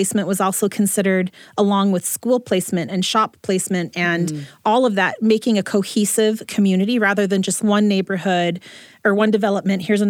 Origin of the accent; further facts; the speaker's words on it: St. Louis, Missouri, United States; I visited my hometown a couple of months ago. St. Louis is where I was born and grew up mostly.